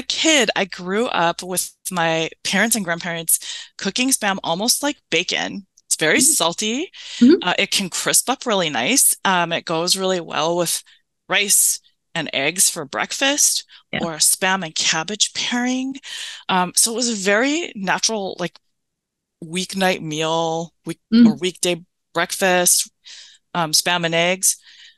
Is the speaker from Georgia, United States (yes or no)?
no; Hawaii, United States; I was born and raised on Oahu, and I'm from a mixed multi-ethnic, multicultural family.